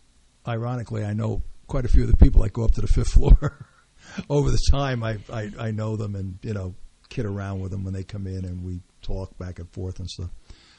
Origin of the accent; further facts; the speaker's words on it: Brooklyn, New York, United States; I'm from Brooklyn, you know, 33rd and 3rd Street, you know. So, but. I am actually from Brooklyn, but we never talk that way, I hope.